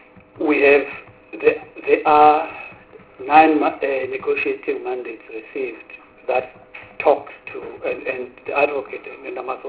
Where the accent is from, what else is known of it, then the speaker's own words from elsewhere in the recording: Gauteng, South Africa; I'm from Gauteng.